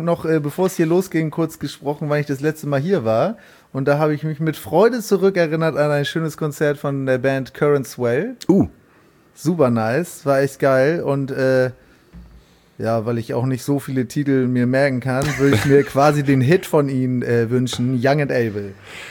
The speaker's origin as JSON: {"language": "German", "region": "Hamburg", "country": "Germany", "tie": "born or raised there", "said": "Und ich meine, ich bin in Barmbek auch aufgewachsen, ist ja auch nicht weit weg"}